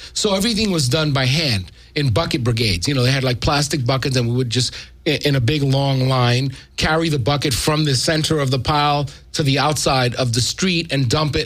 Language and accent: English; New York, United States; I mean, I'm from New York. If you haven't gathered my my accent